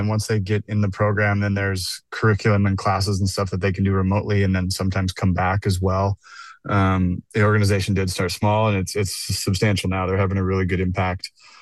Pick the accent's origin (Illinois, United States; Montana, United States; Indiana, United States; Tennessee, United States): Montana, United States; healthy, active, outdoor way of life that we grew up with in Montana